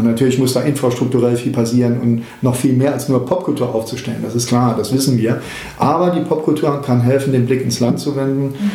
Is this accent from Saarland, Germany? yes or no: yes; Saarland, Germany; Saarland ist meine Heimat. Das ist, ja, also ich bin brutalstmöglicher Saarländer. Ich bin durch und durch Saarländer und liebe es hier zu leben, liebe die Art, wie wir leben.